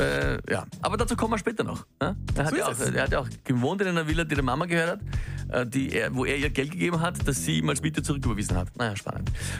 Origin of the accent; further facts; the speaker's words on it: Austria; Aber so dürfte das bei uns in Österreich ungefähr funktionieren.